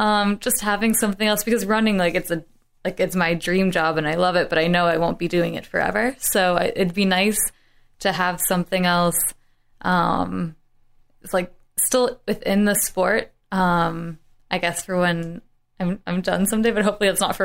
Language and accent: English; Wisconsin, United States; born there; I was born in Wisconsin.